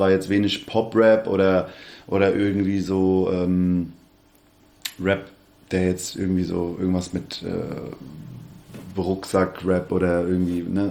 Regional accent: Hesse, Germany; accent: Hessian; Ich babbel ja auch hessisch oder kann hessisch babbeln, wenn ich das möchte.

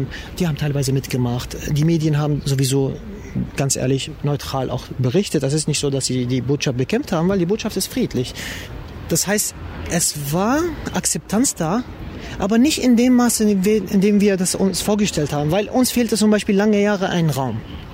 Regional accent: Germany; wir interpretieren uns als deutsche Muslime und nicht irgendwie als Iraner oder Türken oder arabische Muslime, sondern wirklich als deutsche Muslime

